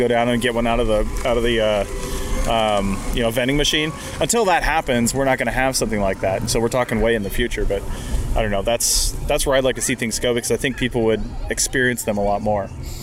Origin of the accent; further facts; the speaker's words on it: West Coast, United States; even for me growing up on the West Coast, is always just like a center of politics